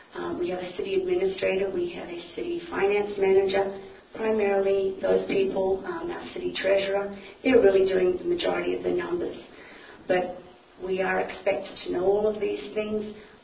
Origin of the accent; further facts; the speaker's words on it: Australia; Originally, as I stated earlier, I'm from Australia.